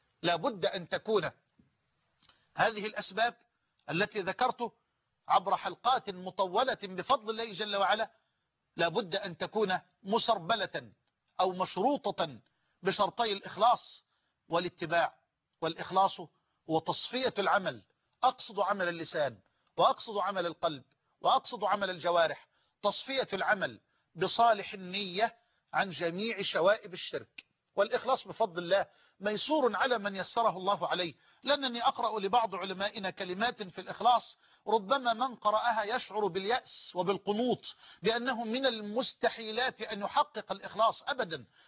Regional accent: Egypt; وأسأل الله أن يرفع عن بلدنا مصر الغلاء والوباء والبلاء

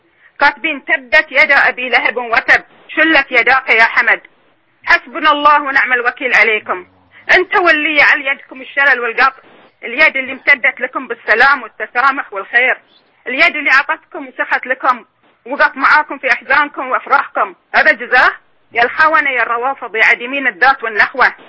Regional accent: Bahrain; أنا مواطنة بحرينية سنية

